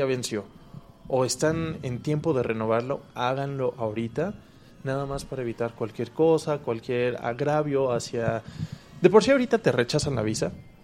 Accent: Mexico City, Mexico; ¿de dónde eres? De México. Ah, ¿de qué parte de México? Y le dices, de la Ciudad de México.

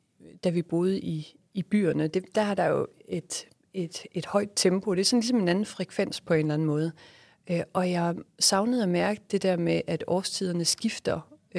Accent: Aarhus, Central Denmark Region, Denmark; jeg er selv fra Aarhus.

